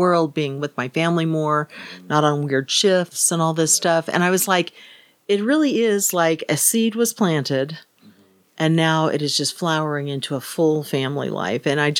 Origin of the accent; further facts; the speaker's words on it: Kansas, United States; now in Texas, United States; And I'm thinking, you know, I'm from Kansas originally. And in Texas, I still think of that when we go out and you think of the pioneers coming.